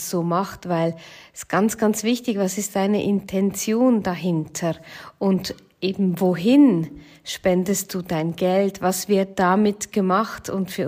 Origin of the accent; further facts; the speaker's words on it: Switzerland; da sind bei uns in der Schweiz die Heilsarmee, die singen in den Straßen